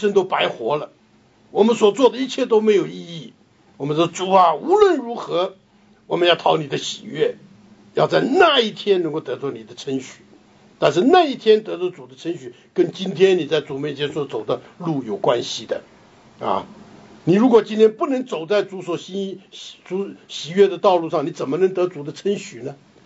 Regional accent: China; 你知道我们中国人有一个说法啊，按照历史的法则，有人说呢，我们今天呢不争一时要争千秋啊。

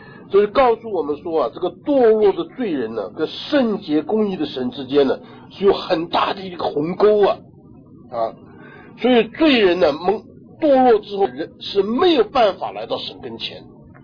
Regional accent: China; 我们中国人讲这个飞蛾扑火

